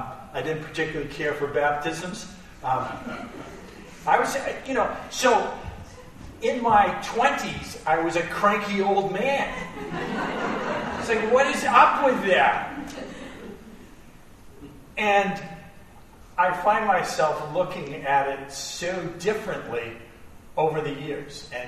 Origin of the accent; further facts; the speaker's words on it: Cape Cod, Massachusetts, United States; You know, I grew up on Cape Cod